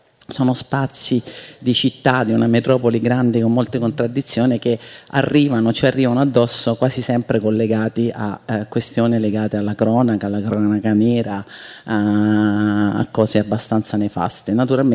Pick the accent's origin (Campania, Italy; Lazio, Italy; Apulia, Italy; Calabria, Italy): Lazio, Italy; Rome; Sono romana e ho con la radio un rapporto molto particolare